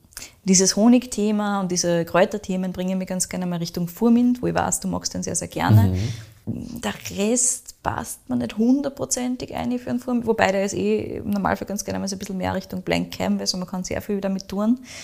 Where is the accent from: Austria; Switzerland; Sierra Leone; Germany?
Austria; weil ich weiß nicht, was bei uns in Österreich für Rebsorten so fische Farbe macht